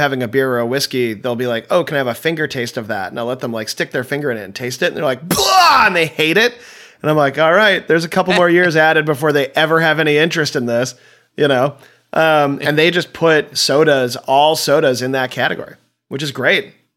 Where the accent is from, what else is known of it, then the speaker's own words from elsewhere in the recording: Chicago, Illinois, United States; I grew up in Chicago, but there was we spent a lot of time in Michigan as well